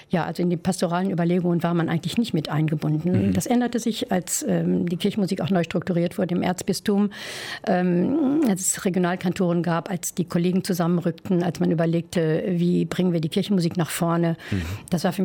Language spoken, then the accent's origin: German; Meschede, North Rhine-Westphalia, Germany; Ich stamme aus Meschede, da gibt es die Abtei Königsmünster.